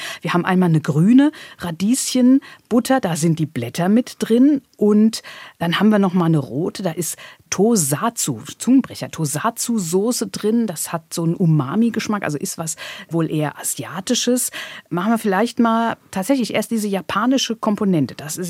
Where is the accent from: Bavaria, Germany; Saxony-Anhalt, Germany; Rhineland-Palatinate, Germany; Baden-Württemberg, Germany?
Rhineland-Palatinate, Germany; ich als Pfälzerin kann sagen, ja, ich habe es bisher noch nie so gemacht, wie wir jetzt das gleich beschreiben